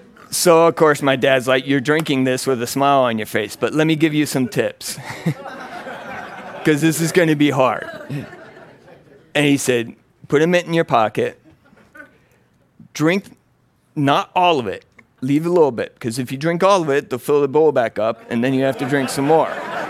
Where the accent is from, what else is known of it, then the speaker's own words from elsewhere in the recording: Ecuador; moved away; as a missionary kid was that transition of, I grew up in Ecuador, moving to a new culture, a new country